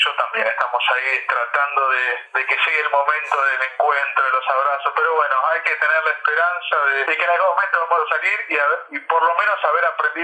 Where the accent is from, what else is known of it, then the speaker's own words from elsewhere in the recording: Buenos Aires, Argentina; born there; also born or lived in Mendoza; yo nací en Buenos Aires, pero bueno, toda mi familia, de parte de mis padres, son de Mendoza. Y yo he pasado mucho tiempo en mi infancia en Mendoza, porque bueno, mi viejo se dedica, mi papá se dedica a lo que es plantación de aceituna.